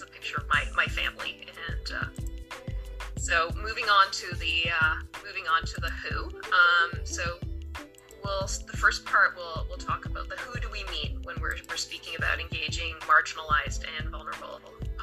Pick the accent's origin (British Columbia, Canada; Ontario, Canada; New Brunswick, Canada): Ontario, Canada; Toronto; I identify as being a racialized person. I'm from newcomer and settler family lines. I was born and raised in Toronto, but my family has settled in different periods of time in BC, Quebec, and Ontario.